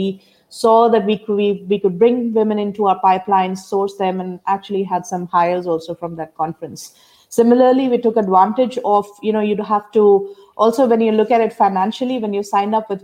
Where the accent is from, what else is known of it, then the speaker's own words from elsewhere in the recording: India; now in Germany; I'm Indian, so I know it happens, you know, way back home in India